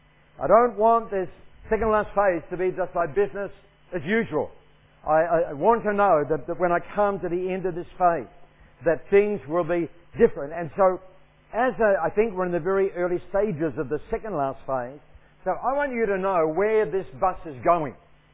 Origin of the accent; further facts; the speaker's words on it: Sydney, New South Wales, Australia; I was brought up in Sydney, but then to go to university